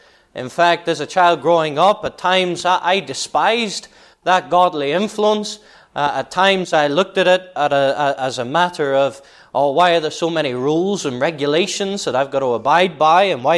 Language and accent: English; Liverpool, North West England, United Kingdom; now in North Yorkshire, United Kingdom; But for the first 16 years of my life, as I say, I was brought up in Liverpool.